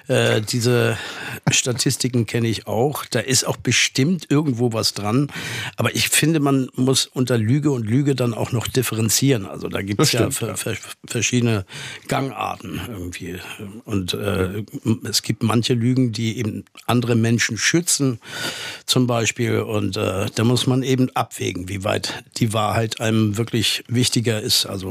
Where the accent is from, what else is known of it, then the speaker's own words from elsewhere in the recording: Baltic coast, Germany; now in Berlin, Germany; Und ich bin ja aber an der Ostsee groß geworden. Das ist ja noch wieder was anderes.